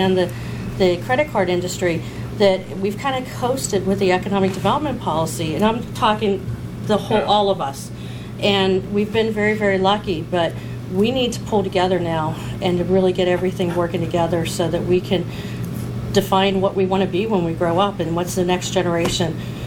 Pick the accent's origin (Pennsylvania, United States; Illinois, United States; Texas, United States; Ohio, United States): Pennsylvania, United States; Pittsburgh; You know, I grew up in Pittsburgh where the steel industry just left. You know, my childhood was everything was the steel industry, and it left overnight.